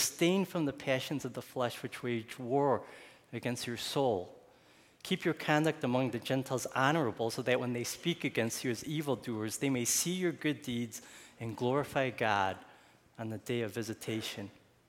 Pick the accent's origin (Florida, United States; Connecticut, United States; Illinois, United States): Illinois, United States; Chicago; born there; accent: Chicago; yeah, I don't have one because I wasn't born and raised there. I was born in Chicago. So if you're trying to figure out what kind of accent I have, it's a Chicago accent.